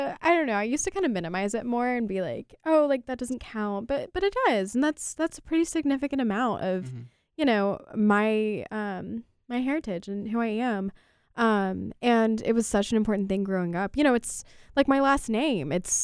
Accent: United States; I'm American first, and then I've also got Lebanese heritage.

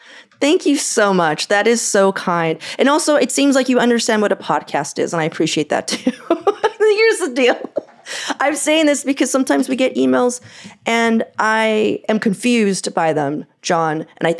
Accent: Portland, United States; also born or lived in Pakistan / Tunisia / Guyana / Rome, Italy; now in Denmark; I was born and raised in Portland and am now in the Foreign Service, diplomat, currently living in Denmark, but also lived in Pakistan twice, Tunisia, Guyana, and Rome, which is to say that it's been years since I lived in Portland

